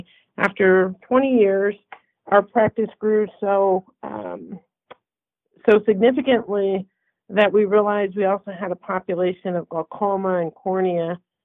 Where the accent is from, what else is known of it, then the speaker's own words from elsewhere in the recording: Michigan, United States; So my practice, because I grew up in Michigan, was in Grand Blanc, which is outside of Flint, Michigan